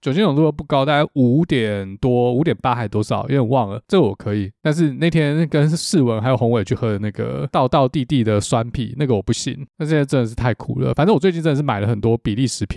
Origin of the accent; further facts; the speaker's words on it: Seattle, Washington, United States; 这种雨对我们西雅图人来说嘞，就是穿一件夹克就够了